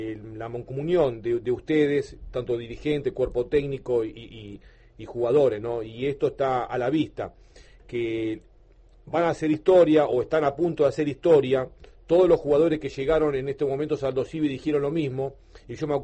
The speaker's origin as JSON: {"language": "Spanish", "region": "Buenos Aires", "country": "Argentina", "said": "Yo vengo de Capital Federal, trabajé allá"}